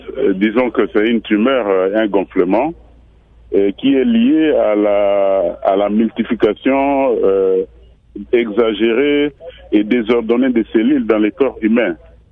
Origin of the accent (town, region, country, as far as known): DR Congo